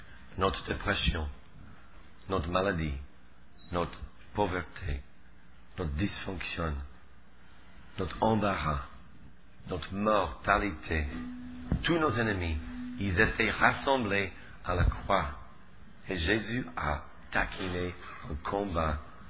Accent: Switzerland; accent: Swiss; now in Paris, France; On a vraiment besoin de vous à Paris. Parce que moi, j'ai un accent suisse et les Parisiens se moquent de moi.

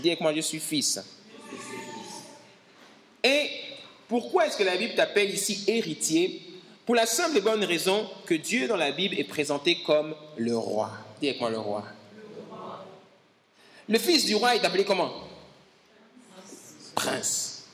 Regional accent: Gabon; moi, je suis au Gabon, je suis gabonais, on a nos problèmes

